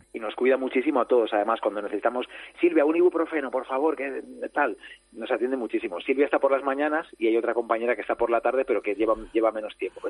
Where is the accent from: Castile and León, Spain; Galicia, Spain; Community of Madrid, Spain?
Galicia, Spain; soy gallego y … viene de ahí, del norte.